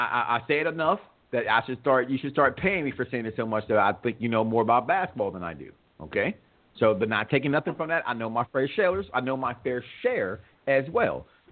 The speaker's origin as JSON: {"language": "English", "town": "Chicago", "region": "Illinois", "country": "United States", "tie": "born or raised there", "also_born_or_lived": "Darby, Pennsylvania", "said": "being a black guy from the south side of Chicago, and I played against a lot of white boys in my day, growing up in Darby, Pennsylvania also."}